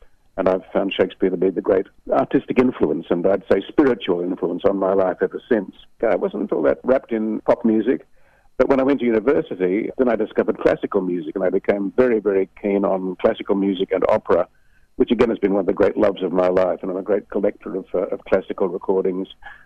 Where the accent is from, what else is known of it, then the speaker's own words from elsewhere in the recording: Maitland, New South Wales, Australia; I grew up in Maitland in the Hunter Valley, and it was not a great cultural hub, I must say, in those days.